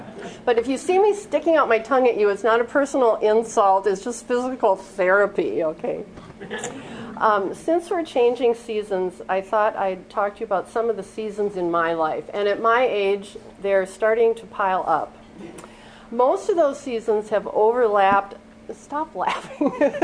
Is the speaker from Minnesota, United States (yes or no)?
yes; Duluth, Minnesota, United States; I grew up in Duluth, Minnesota, so I should be used to this. The summers went by very quickly there.